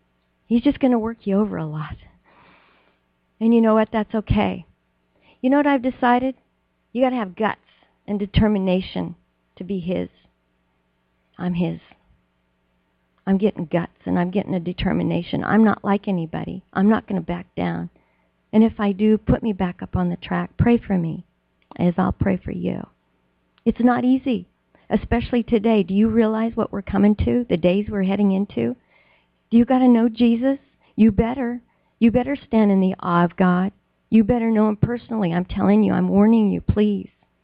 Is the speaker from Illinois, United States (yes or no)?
no; Ketchikan, Alaska, United States; You're bringing me back to my hometown? I remember saying I would never live in Ketchikan when I was 16. I'm over 60 now. I'm here still.